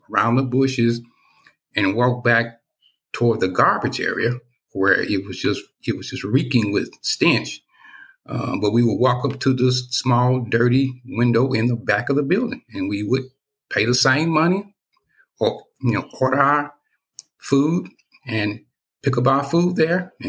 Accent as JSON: {"language": "English", "region": "Deep South", "country": "United States", "tie": "born or raised there", "said": "things were very, very tough for a young Black kid growing up in the Deep South in the 1960s."}